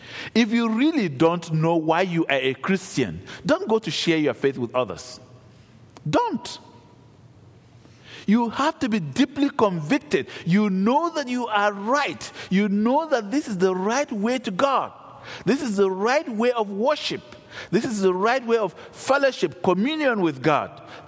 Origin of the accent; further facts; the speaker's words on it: Nigeria; You see, the early missionaries, I'm from Nigeria, the early missionaries brought the gospel.